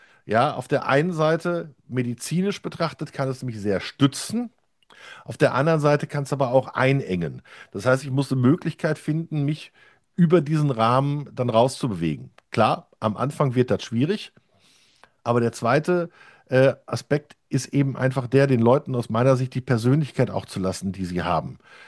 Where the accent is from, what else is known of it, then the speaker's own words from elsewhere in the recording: Duisburg, North Rhine-Westphalia, Germany; now in Oberhausen, Germany; ich bin bekennender Pötti, ich bin im Pott aufgewachsen, ich bin Duisburger, ja, also wirklich im Schatten der Stahlwerke aufgewachsen, wohne jetzt in Oberhausen. Hatte zwischendurch auch mal Phasen, wo ich beruflich bedingt mal in Bremen war, aber auch in Nürnberg